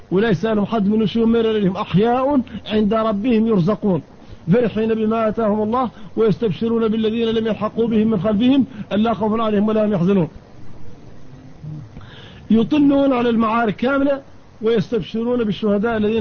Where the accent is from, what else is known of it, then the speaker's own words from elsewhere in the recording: Mauritania; اليوم نحن هون موريتاني